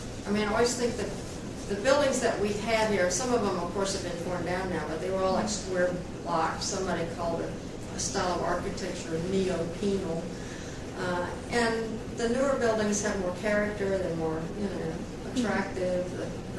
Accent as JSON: {"language": "English", "town": "Houston", "region": "Texas", "country": "United States", "tie": "born or raised there", "said": "No, I didn't. I grew up in Houston, Texas."}